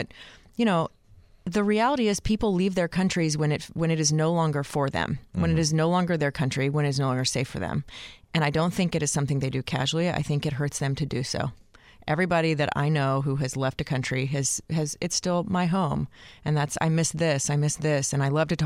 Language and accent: English; the South, United States; I am from the South. I have lived in several Southern states